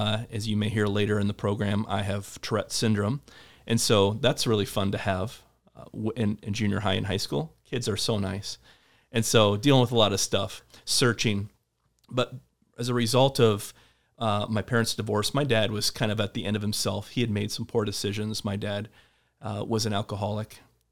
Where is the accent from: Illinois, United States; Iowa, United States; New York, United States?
Iowa, United States; Solon; from my hometown of Solon at that point, we lived in Solon